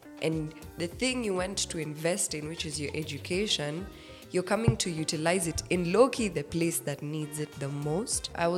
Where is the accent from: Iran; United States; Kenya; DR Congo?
Kenya; And I am a Kenyan citizen, although I'm also Sudanese and etc. But moving back home to Kenya, which happened last year in June